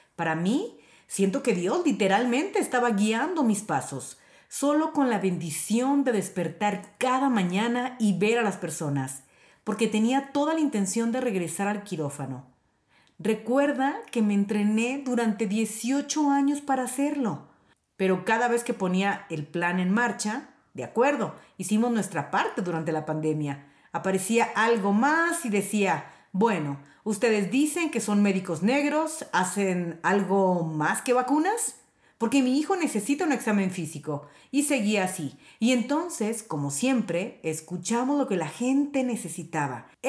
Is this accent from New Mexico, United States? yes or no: no; Philadelphia, Pennsylvania, United States; Soy cirujana pediátrica, pero nací y crecí en Filadelfia.